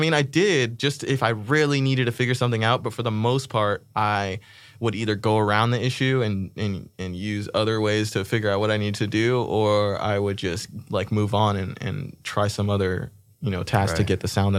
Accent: Foothill Ranch, California, United States; also born or lived in Inglewood, United States; Born in Inglewood, but raised in Orange County. Okay. So I was raised in a city called Foothill Ranch. And it's a little tiny suburb in the hills

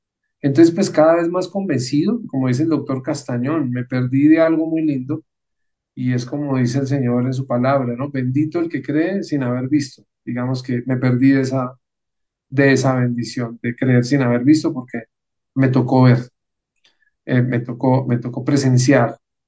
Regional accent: Chiquinquirá, Boyacá, Colombia; vengo de la tierra del Rosario. Vengo de la tierra donde tú desde niño tienes a tu mamá y a tu abuela con una camándula en la mano. Eso es el registro de un chiquinquireño

